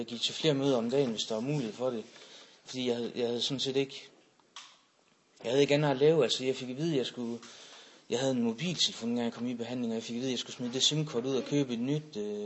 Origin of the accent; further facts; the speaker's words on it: Aalborg, North Denmark Region, Denmark; jeg skulle prøve at komme hjem til min hjemby, som er Aalborg.